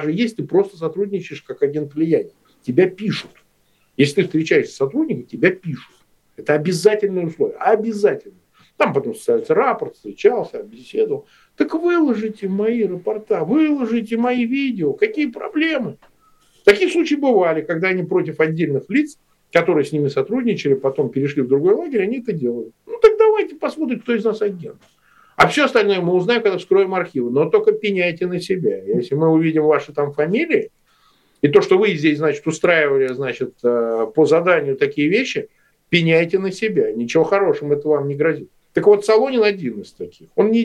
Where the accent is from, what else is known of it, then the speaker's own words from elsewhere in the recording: Samara, Samara Oblast, Russia; он у нас с давних лет в Самаре, откуда я родом